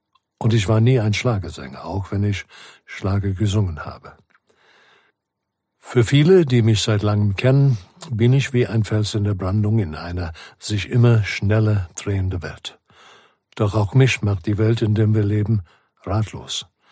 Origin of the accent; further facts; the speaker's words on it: South Africa; Geboren und aufgewachsen in Südafrika, habe ich früh erlebt, was Ungerechtigkeit bedeutet.